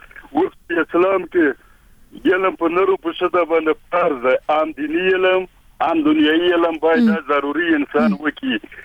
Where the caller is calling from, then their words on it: Tehran, Tehran Province, Iran; افغان یم، د ایران د تهران څخه ټلیفون په لګیم.